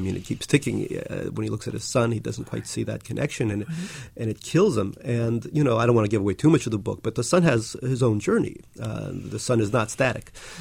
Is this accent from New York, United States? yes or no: yes; Little Neck, New York, United States; I grew up in Little Neck, which was when Barry and I were growing up, there was a kind of working class Irish Italian neighborhood, lots of firefighter cops, that sort of thing.